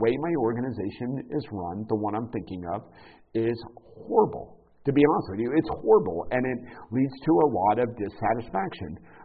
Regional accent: Florida, United States; Because I grew up in Florida and I don't want to be frozen.

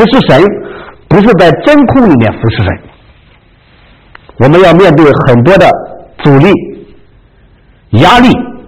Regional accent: China; 这就像我们中国人所讲的那样，亡我之心不死

